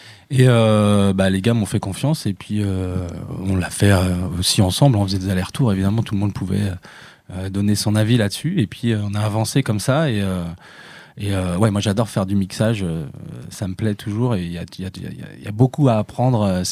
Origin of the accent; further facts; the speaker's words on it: Brittany, France; on aime bien quand on est breton, qu'on a passé tout un hiver pourri comme on a eu, là, n'est-ce pas, en mars.